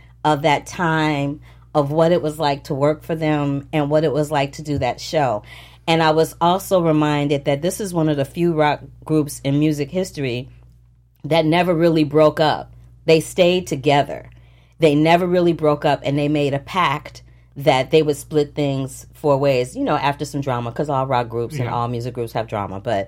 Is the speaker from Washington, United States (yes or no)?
no; St. Louis, Missouri, United States; Now, for me, I'm from St. Louis, Missouri.